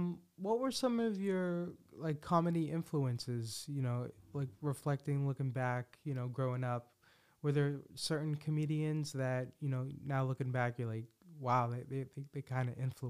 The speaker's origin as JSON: {"language": "English", "town": "Boston", "region": "Massachusetts", "country": "United States", "said": "I'm from Boston. I've only been in New York once"}